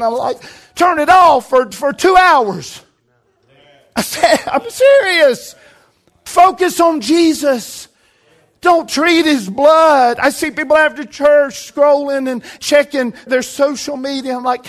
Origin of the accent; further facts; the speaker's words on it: the Carolinas, United States; when we are growing up in North Carolina and South Carolina and bombarded with truth